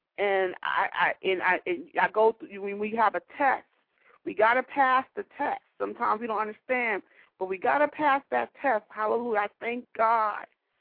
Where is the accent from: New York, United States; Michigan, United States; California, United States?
New York, United States; Queens; I am from Queens, New York